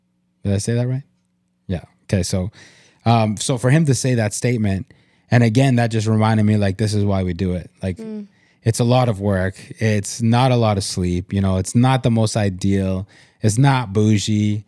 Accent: Canada; I come from Canada. I've been in forests.

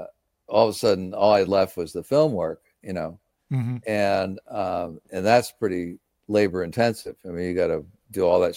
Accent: Philadelphia, Pennsylvania, United States; born there; I was born in Philly, yeah, in Jefferson. Yeah. My grandfather was a doctor there. Mm. My parents met at UPenn. Mm. I was the first of three. Mm. So they were still in their college town when she got pregnant. I was born in the Jefferson Hospital in Philly.

